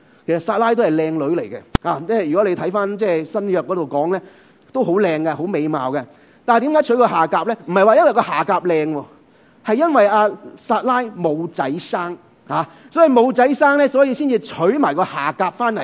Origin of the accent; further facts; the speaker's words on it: China; 我哋中国人